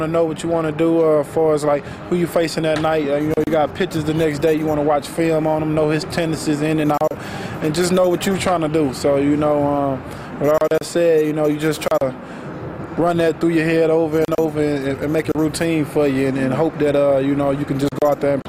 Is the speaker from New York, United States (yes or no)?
no; Houston, Texas, United States; I'm from Houston, and, played baseball all my life pretty much